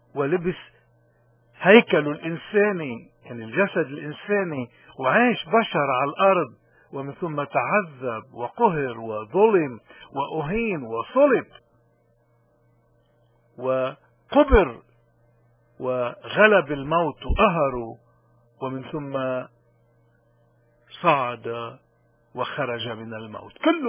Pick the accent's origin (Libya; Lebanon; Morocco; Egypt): Lebanon; ولكن نحن كلبنانيين بنقول انه كان لازم يلتقي بحدا من الطائفة الارمنية